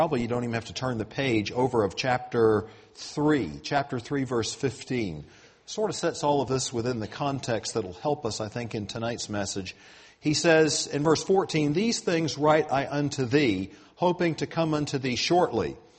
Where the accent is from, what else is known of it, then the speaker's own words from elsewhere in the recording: the South, United States; And I admit I'm from the South, but I didn't type that.